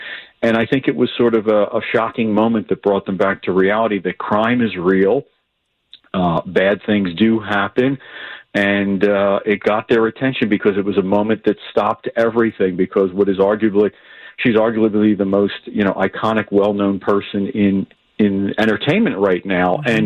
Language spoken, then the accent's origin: English; Philadelphia, Pennsylvania, United States; So it's been a new experience for a kid from South Philly